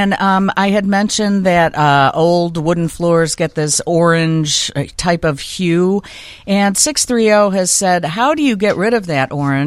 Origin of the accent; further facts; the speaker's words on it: Brookfield, Illinois, United States; Yes, I grew up in Brookfield, IL, and worked at Brookfield Zoo.